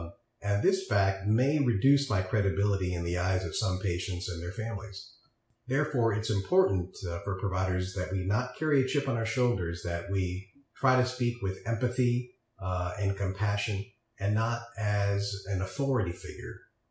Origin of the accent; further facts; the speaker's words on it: Newtown, Connecticut, United States; also born or lived in India; growing up in a small, previously unknown but now infamous Newtown, Connecticut, I spent most of my adolescence and childhood around other